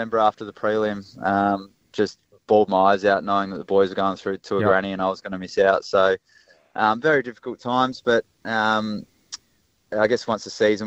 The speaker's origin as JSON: {"language": "English", "town": "West Lakes", "region": "South Australia", "country": "Australia", "tie": "born or raised there", "said": "I grew up in West Lakes, couple of minutes down the road from the footy club"}